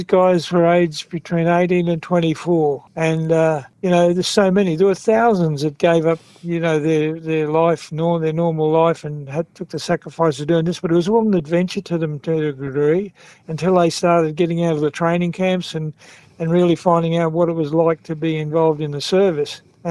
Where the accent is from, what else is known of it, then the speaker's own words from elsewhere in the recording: Australia; being Australian, something to be really proud of.